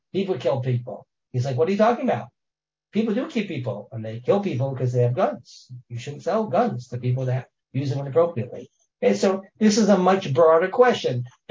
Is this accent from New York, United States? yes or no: no; Texas, United States; I grew up in Texas. So I don't know if any of the Texans here, but, you know, in Texas, it's not very hard to buy a gun.